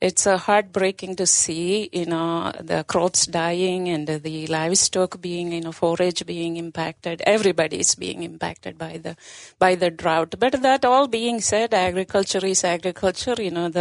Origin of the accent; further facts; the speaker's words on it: South India, India; moved away; I was born and brought up in India, in a farming family in the very southern part of India. That's very tropical, close to the ocean, very different kind of agriculture.